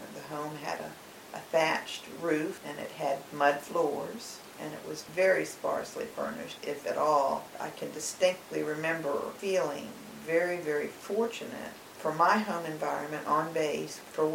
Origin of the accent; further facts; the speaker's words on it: Pensacola, Florida, United States; born there; also born or lived in Guantanamo Bay, Cuba; I was born in Pensacola, Florida, November 18, 1946, and a large portion, 3.5 years anyway, of my life was in Guantanamo Bay.